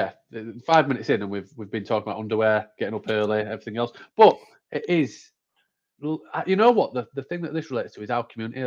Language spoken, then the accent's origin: English; Yorkshire and the Humber, United Kingdom; I'm a Yorkshireman and I'm tight and I'm not paying for it.